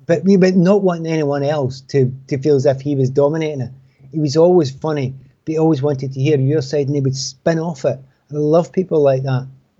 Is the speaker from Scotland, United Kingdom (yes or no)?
yes; Glasgow, Scotland, United Kingdom; we come from the East End of Glasgow and we've got a lot in common.